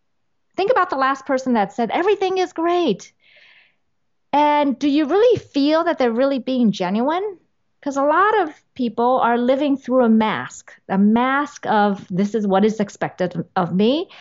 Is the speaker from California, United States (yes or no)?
no; New York, United States; I was shamed so much for being Asian as growing up in New York